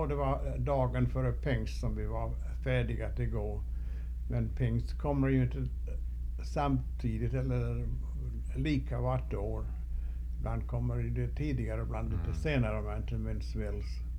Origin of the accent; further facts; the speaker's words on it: Geta, Åland, Finland; Jag är ju född där i Geta. Det är ju enda platsen jag har varit egentligen. Väl, jag var ju i Stockholm när jag var 10 år gammal.